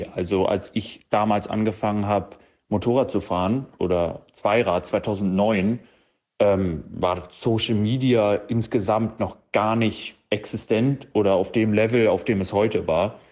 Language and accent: German; Hamburg, Germany; 27 Jahre alt und ich komme aus Hamburg.